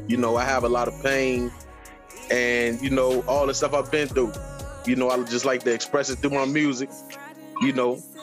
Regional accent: Farmville, Virginia, United States; as y'all know, or go-go. You know, I'm from Farmville, Virginia, born and raised.

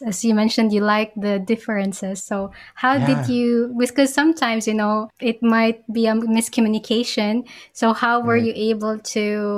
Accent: Philippines; because Philippines, yeah, we're from the Philippines, right?

